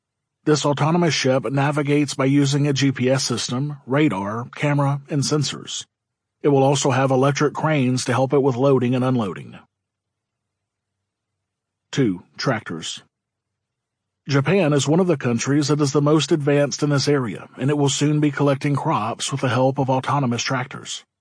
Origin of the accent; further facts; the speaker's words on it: Finland; The testing of slow-speed, self-driving shuttles has already begun in Finland, my home country, as of 2016.